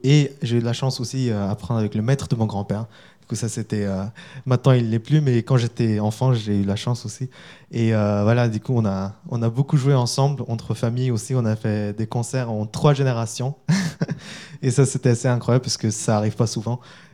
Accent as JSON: {"language": "French", "country": "India", "tie": "born or raised there", "second_language": "French", "said": "c'était tout nouveau en Inde, déjà, parce que j'ai grandi en Inde, pardonnez-moi."}